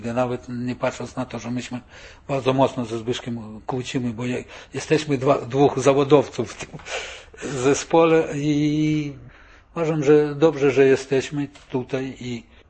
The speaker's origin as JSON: {"language": "Polish", "country": "Russia", "second_language": "Polish", "lives_now": "Poland", "said": "to ja mówię już jako Rosjanin"}